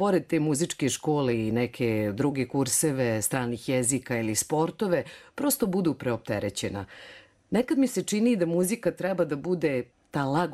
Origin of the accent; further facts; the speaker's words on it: Banja Luka, Republika Srpska, Bosnia & Herzegovina; Mada su mnoga takmičenja i kod nas u Banja Luci, u Republici Srpskoj, u regionu iznjedrila i pokazala velike talente